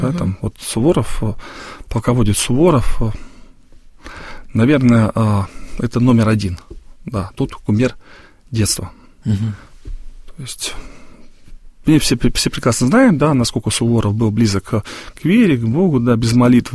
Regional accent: Russia; Я вырос на Ловоте, да, это такой путь из Варяг-Греки, да? Такой древнеславянский торговый путь

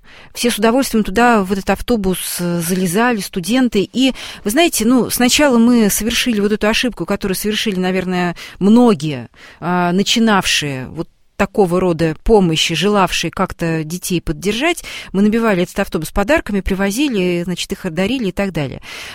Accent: Kaluga Oblast, Russia; а поскольку родом как раз я из Калужской области

